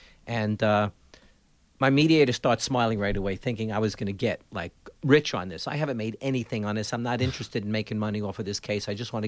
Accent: Bronx, New York, United States; I grew up in the Bronx. We had a small apartment, et cetera.

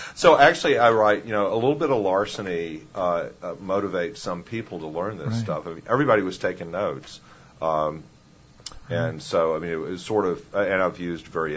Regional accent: Mississippi, United States; I grew up in Mississippi, and the schools finally integrated in 1971.

